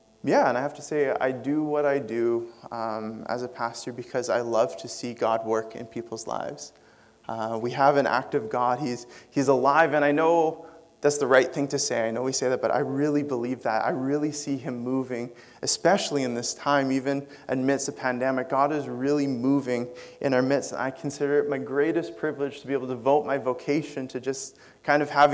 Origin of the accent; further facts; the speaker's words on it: West Kelowna, British Columbia, Canada; I was born and raised in West Kelowna, so it's not that far away. I feel like I'm homegrown in the Okanagan.